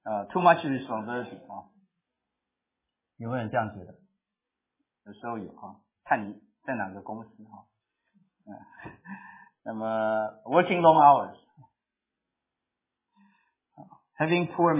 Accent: China; 好像这不是我们中国人这个儒家教的一些东西

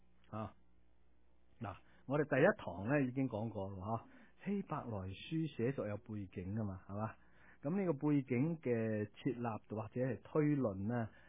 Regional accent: Macau; born there; 我喺澳门出世噶

